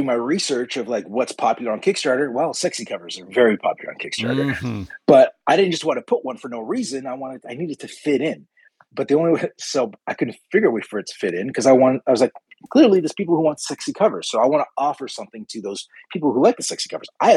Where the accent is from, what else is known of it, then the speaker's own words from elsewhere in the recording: Toronto, Ontario, Canada; now in London, Canada; I'm from Toronto. London, Ontario is 2 hours away from there. I moved here for work